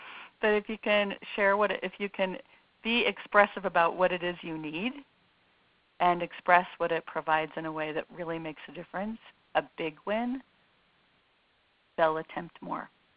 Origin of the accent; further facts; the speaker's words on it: San Francisco, California, United States; I'm from San Francisco, so we can just wear black here.